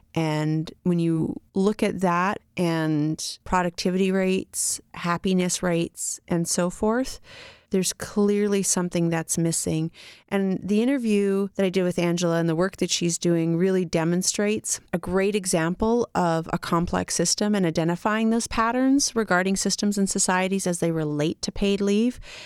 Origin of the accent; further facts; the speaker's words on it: Canada; now in United States; Blows me away, Haley, coming from Canada and what my home country has to offer for paid leave.